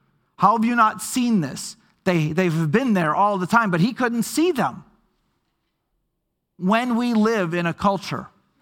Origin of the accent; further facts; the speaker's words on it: Minnesota, United States; I grew up in Minnesota where my parents were